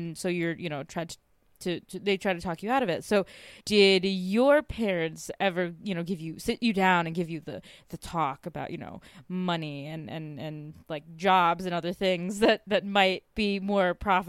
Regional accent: United States; I mean, growing up in the States, you really get the sense

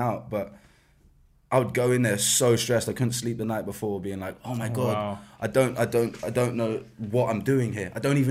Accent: London, United Kingdom; because I'm from West London.

